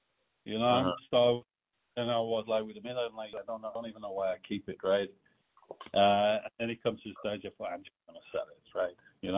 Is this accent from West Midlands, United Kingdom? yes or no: yes; Birmingham, West Midlands, United Kingdom; also born or lived in Liverpool; Birmingham, but I worked in Berlin, Holland, Singapore, so my accent is a little bit... And I was born in Liverpool, so my accent is really messed up, yeah?